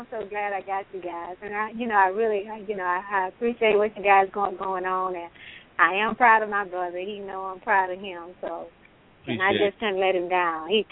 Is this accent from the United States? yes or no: yes; Florida, United States; Yes, I am. Born and raised in Florida.